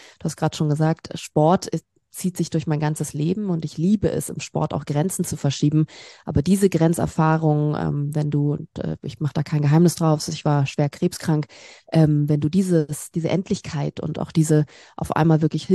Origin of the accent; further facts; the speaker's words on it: Berlin, Germany; now in Stuttgart, Germany; Ich komme aus Berlin ursprünglich, also eine Berliner Stadtgöre. Ich liebe auch die Großstadt und bin somit eigentlich immer irgendwo in Städten unterwegs, wenn es um meinen Wohnort geht. Jetzt gerade zurzeit in Stuttgart.